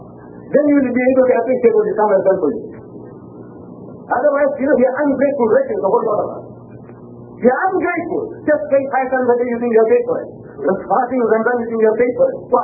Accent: India; born there; first language Gujarati; English is a second language; But Gujarati is my mother tongue and 40% of my language is Sanskrit. And I know I'm born in India, terminologies and all I know.

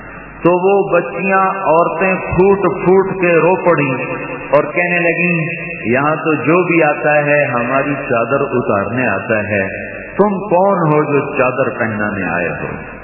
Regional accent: Kalamba, Punjab, Pakistan; پچھلے دنوں میرے گاؤں میں کلمبا ضلع خانیوال ناچنے والے اور ناچنے والیاں تین دن لگانے کے لیے آئے ہوئے تھے.

